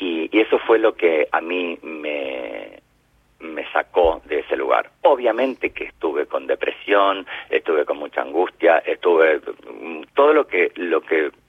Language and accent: Spanish; Gualeguay, Entre Ríos, Argentina; born there; Yo soy nacido también en Gualeguay, Entre Ríos.